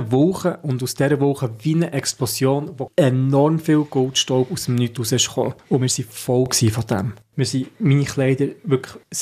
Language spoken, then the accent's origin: German; Switzerland; Einfach gedacht, hey, schau, ich bin von der Schweiz daher gekommen.